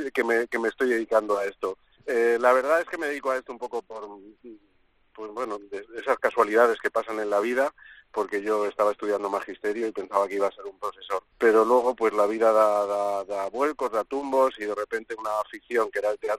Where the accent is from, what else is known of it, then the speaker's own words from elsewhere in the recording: Valdepeñas, Castilla-La Mancha, Spain; somos vecinos de Valdepeñas, es un pueblo muy visitado por mí, por mi familia